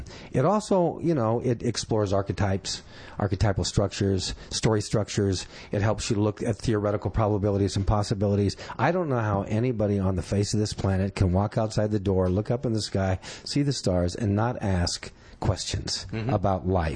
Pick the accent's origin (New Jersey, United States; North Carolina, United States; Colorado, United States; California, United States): California, United States; Los Angeles; And basically, I grew up in Los Angeles, went to Washington High School